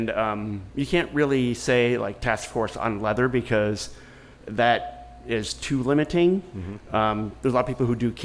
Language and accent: English; Northeast, United States; also born or lived in New York / Connecticut / Maryland / Washington DC; I grew up in the Northeast.